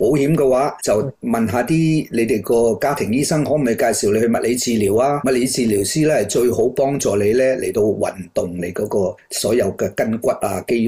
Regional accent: China; 冇嘅，我哋中国人就讲五十肩。

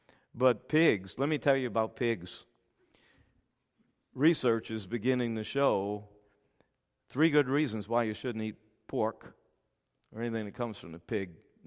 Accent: Louisiana, United States; Now, you have to understand something. I'm from Louisiana, South Louisiana, and crawfish is it down there.

